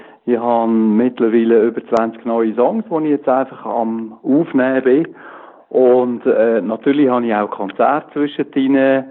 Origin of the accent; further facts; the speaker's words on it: Switzerland; first language Swiss German; German is a second language; ich bin deutsch sprechend, auch wenn Hochdeutsch nicht jetzt 1:1 meine Muttersprache ist.